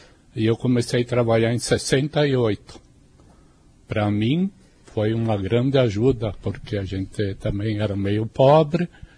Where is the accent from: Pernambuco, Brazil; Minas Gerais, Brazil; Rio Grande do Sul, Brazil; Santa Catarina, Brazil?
Rio Grande do Sul, Brazil; Camargo; Eu sou natural de Camargo. Meu pai veio morar aqui em 66, aqui na Constante Fuma.